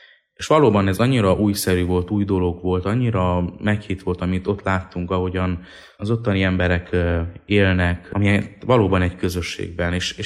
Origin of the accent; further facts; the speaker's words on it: Târgu Mureș, Mureș County, Romania; moved away as an adult; Magamról marosvásárhelyi vagyok, és 2000-ben fejeztem be az iskolát, akkor kerültünk fel Kolozsvárra.